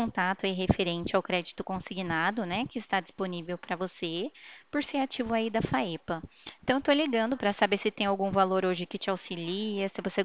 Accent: Ribeirão Preto, São Paulo, Brazil; eu sou aqui de Ribeirão Preto.

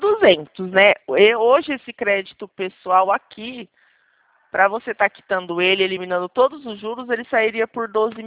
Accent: Presidente Prudente, São Paulo, Brazil; DDD18, que eu sou de Presidente Prudente.

